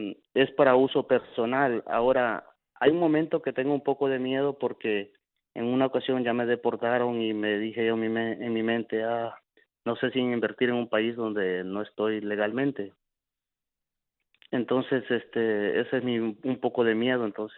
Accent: Honduras; now in United States; De Honduras.

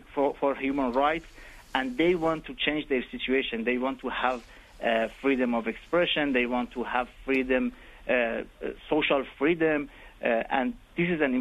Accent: Iran; I come from Iran

